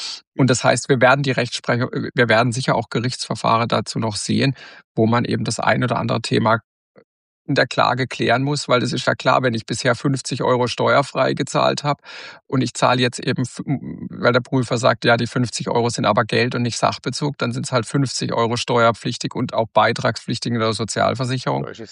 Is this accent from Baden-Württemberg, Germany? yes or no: yes; Baden-Württemberg, Germany; wir sind ja beide aus Baden-Württembergs